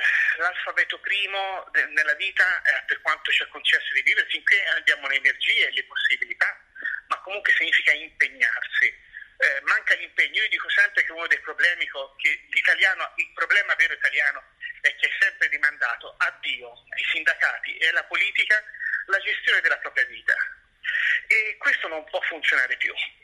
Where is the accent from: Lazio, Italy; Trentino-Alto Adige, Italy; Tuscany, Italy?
Tuscany, Italy; Io poi da toscano.